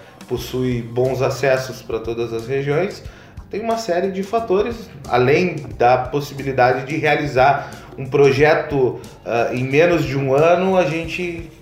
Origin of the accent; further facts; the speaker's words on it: Tenente Portela, Rio Grande do Sul, Brazil; como eu sou natural aqui de Tenente Portela, o pessoal me conhecia